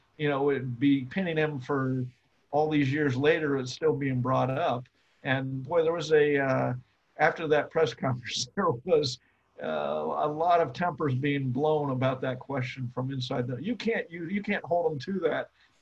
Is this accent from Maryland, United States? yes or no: no; Ohio, United States; I grew up in Ohio, so I've been in snow, but that was scary.